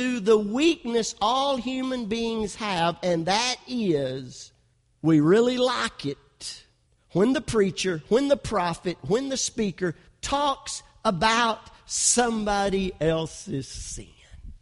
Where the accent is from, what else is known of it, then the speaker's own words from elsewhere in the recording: Kentucky, United States; accent: West Kentucky; Now they're adjusting to my West Kentucky accent.